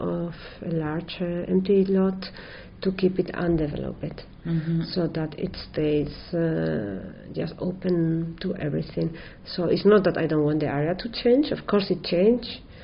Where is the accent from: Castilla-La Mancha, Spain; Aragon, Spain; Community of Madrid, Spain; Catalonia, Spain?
Aragon, Spain; Zaragoza; English is a second language; one in Zaragoza, in my hometown.